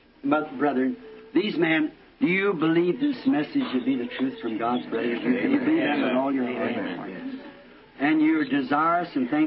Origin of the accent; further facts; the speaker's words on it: Black Rock, Arkansas, United States; Black Rock, Arkansas.